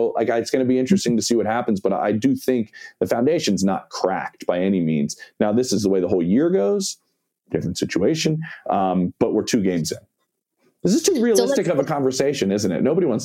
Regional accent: Philadelphia, Pennsylvania, United States; Hey, I'm from Philly. Don't dog it, okay?

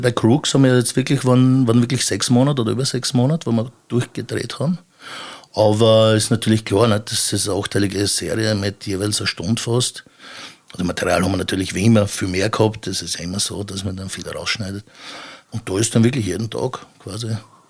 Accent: Burgenland, Austria; Ich bin in einem Wirtshaus im Südburgenland aufgewachsen.

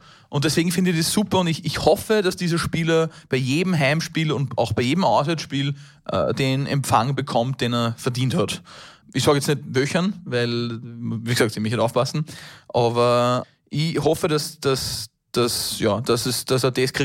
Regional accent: Upper Austria, Austria; Und wir sind Oberösterreicher

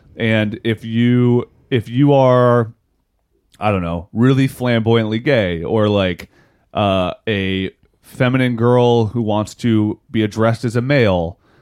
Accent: West Virginia, United States; I'm from West Virginia.

